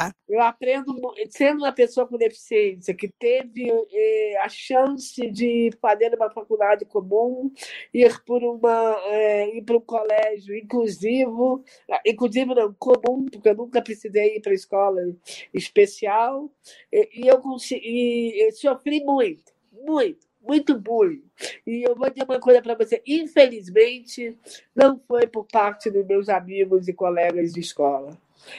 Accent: Rio de Janeiro, Brazil; now in Curitiba, Brazil; eu formei em jornalismo no Rio de Janeiro, que eu sou carioca.

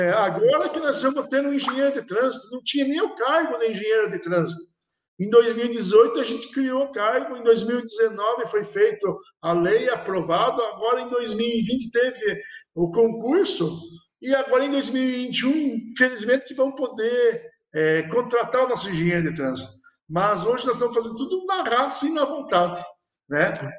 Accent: Campo Largo, Paraná, Brazil; como a gente é nascido e criado em Campo Largo, a gente quer fazer o melhor para a cidade.

